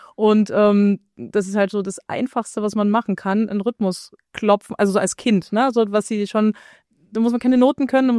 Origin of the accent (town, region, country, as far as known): Saxony, Germany; born or raised there